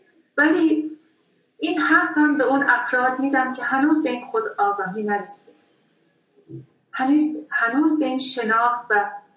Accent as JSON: {"language": "Persian", "country": "Iran", "tie": "born or raised there", "said": "به عنوان یک زن 70 ساله که در جامعه سنتی بزرگ شدم، جامعه مثل ایران"}